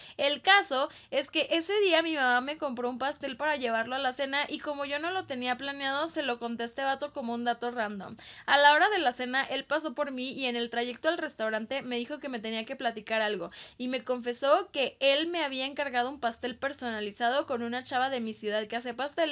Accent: Parral, Chihuahua, Mexico; mi paisana Ando porque yo también soy de Parral.

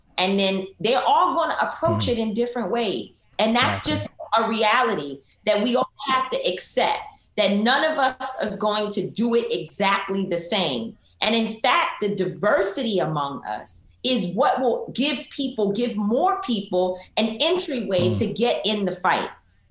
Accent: New York City, New York, United States; We were raised in Harlem. I was raised in Harlem.

